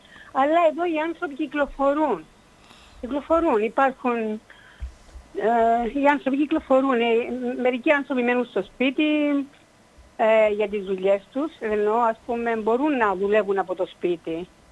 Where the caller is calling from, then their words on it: Finland; Greek is a second language; από Φιλανδία